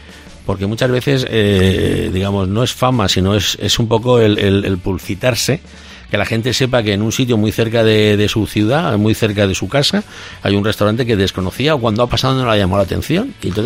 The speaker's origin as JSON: {"language": "Spanish", "town": "Valencia", "region": "Valencian Community", "country": "Spain", "tie": "born there", "said": "Enfrente de lo que es la cigüeña, así donde yo nací. Y nací en media Valencia."}